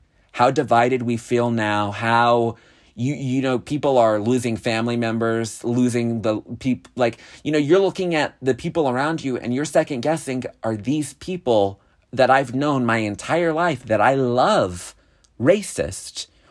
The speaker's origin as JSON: {"language": "English", "country": "United States", "said": "As an American, I thought it was one of the worst exercises in democracy that I have ever seen."}